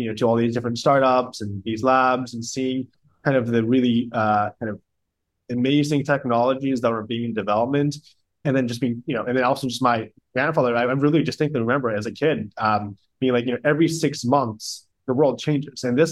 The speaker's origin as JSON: {"language": "English", "region": "New York", "country": "United States", "tie": "born or raised there", "said": "So my grandfather worked at IBM. I grew up in New York near the IBM headquarters."}